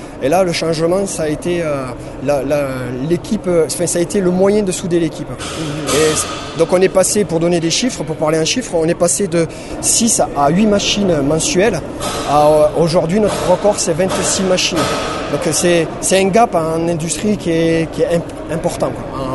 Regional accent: Occitanie, France; moi je suis originaire de la Bigorre

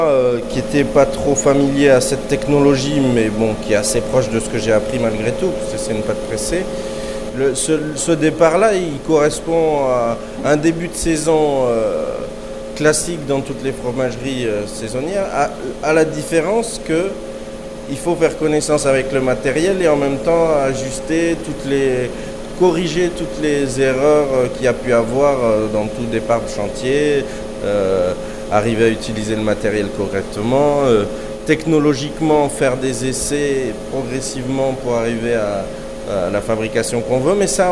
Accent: Toulouse, Occitanie, France; also born or lived in Haute-Savoie; Je suis originaire de Toulouse et j'ai passé pas mal de temps en Haute-Savoie pour faire mes études et mon début de carrière, disons.

